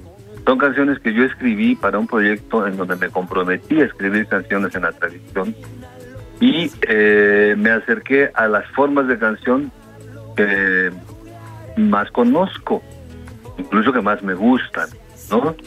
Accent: Mexico City, Mexico; born there; porque nací en la Ciudad de México y todas las tradiciones se juntan aquí, y las vanguardias también.

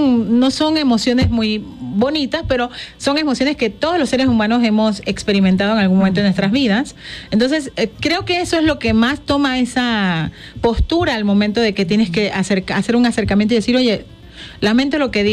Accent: Panama; Empezamos hace un par de añitos atrás haciendo música en Panamá, que es mi tierra natal

